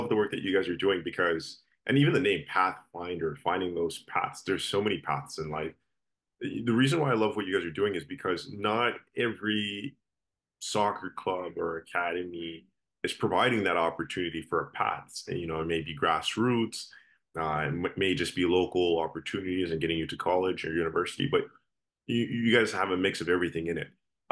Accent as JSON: {"language": "English", "country": "Canada", "tie": "born or raised there", "said": "as a player growing up in Canada, I was born in 2000, so currently 24."}